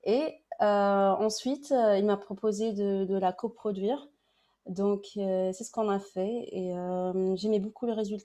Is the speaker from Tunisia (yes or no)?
yes; Tunisia; moved away; prévu d'aller chez moi en Tunisie. J'ai écrit une chanson, une nouvelle chanson. J'ai écrit ici parce que j'avais un peu le mal de pays et ça m'a rappelé un peu mes origines